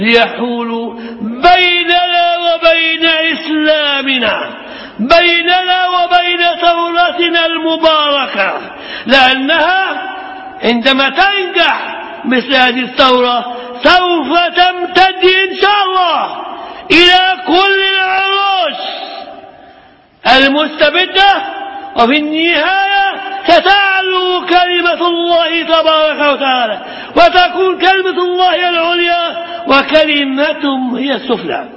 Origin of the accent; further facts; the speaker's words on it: Egypt; هل جيت من مصر لغايه ليبيا؟ قلت لهم ده قليل من كثير، انا جاي باسم شعب مصر.